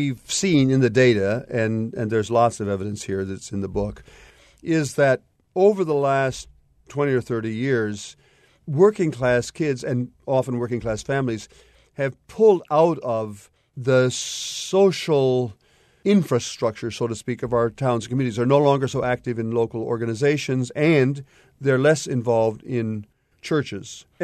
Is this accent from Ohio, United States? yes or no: yes; Port Clinton, Ohio, United States; And so when I was growing up in Port Clinton in the 1950s, the good taxpayers of Port Clinton paid for my trombone